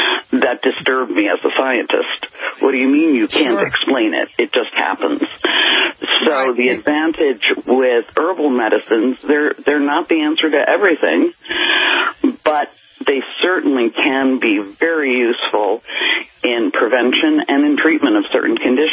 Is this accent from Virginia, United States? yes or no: no; New York, United States; moved away as an adult; I'm originally from New York. I moved west and finished my doctorate in natural medicine.